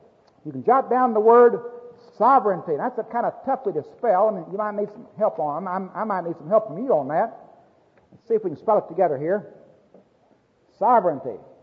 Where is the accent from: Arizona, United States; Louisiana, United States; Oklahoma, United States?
Oklahoma, United States; Oklahoma City; I'm a wholesaler. I'm a peddler from Oklahoma City.